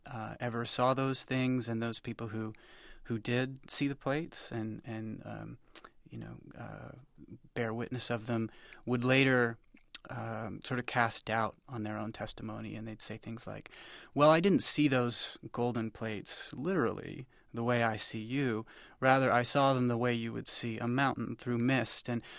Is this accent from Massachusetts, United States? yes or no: yes; Massachusetts, United States; the Catholicism that was the norm where I grew up in Massachusetts.